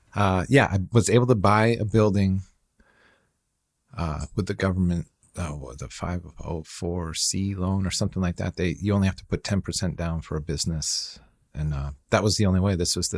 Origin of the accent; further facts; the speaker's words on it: New Hampshire, United States; And like, I'm from New Hampshire, and I never even went to New York.